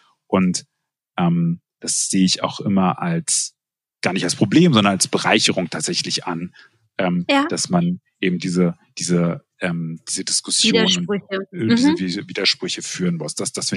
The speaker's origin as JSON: {"language": "German", "country": "Germany", "tie": "born or raised there", "said": "Natürlich bin ich deutsch. Ich bin in Deutschland groß geworden. Ich bin deutscher Staatsbürger."}